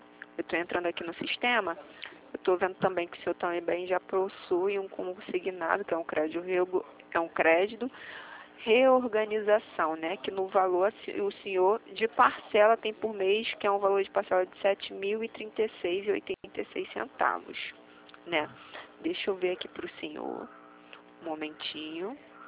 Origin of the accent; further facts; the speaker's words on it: Rio de Janeiro, Brazil; Eu sou do Rio, né?